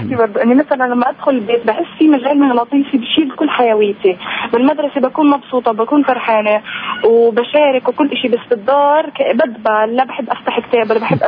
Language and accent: Arabic; Hebron, West Bank, Palestine; من الخليل.